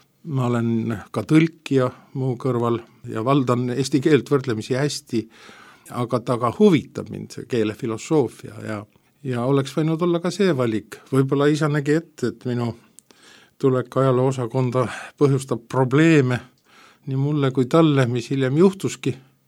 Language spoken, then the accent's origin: Estonian; Tartu, Tartu County, Estonia; Olen sündinud Tartus 60. aastal, Tartus üles kasvanud, alguses viiendas, pärast teises keskkoolis käinud ja ülikoolis käinud.